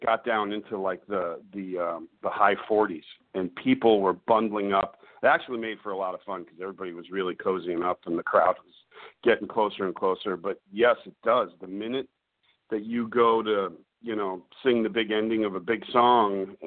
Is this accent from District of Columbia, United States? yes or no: no; New York, United States; you guys know I'm from New York, and we did our Beach City's ball drop, just like in Times Square